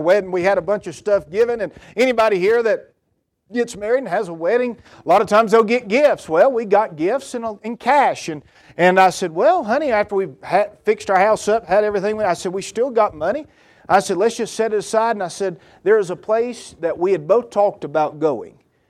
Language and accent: English; Georgia, United States; I'm from Georgia. She's from North Carolina. There's churches on every corner, literally. I can tell you in a town of 10,000 where I was raised